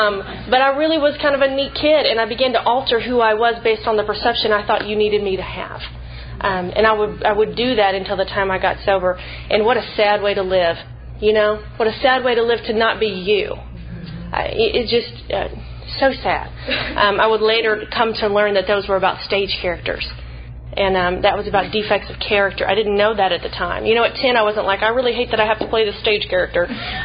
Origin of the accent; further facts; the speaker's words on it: Sulphur Springs, Texas, United States; I'm from East Texas originally. I'm from Sulphur Springs. I don't know if anybody knows where that is, but it's a little podunk town in East Texas, and I love it.